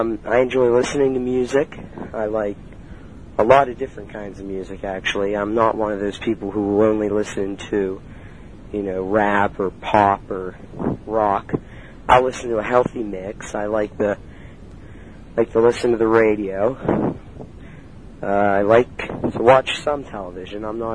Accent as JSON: {"language": "English", "town": "Wintersville", "region": "Ohio", "country": "United States", "tie": "born or raised there", "also_born_or_lived": "Steubenville", "said": "I was born in Steubenville, and I moved out to Wintersville in my kindergarten year, but I kept going to Steubenville City Schools."}